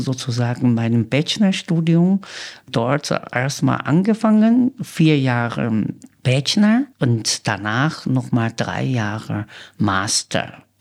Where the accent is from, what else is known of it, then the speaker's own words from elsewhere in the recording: China; German is a second language; Ich bin im Nanz, auf dem Dorf geboren, eine Grundschule besucht.